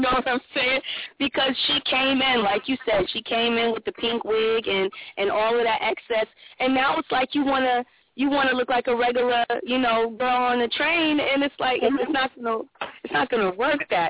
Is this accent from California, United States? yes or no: no; Brooklyn, New York, United States; also born or lived in Tennessee; I used to live in Tennessee, but I'm originally from Brooklyn.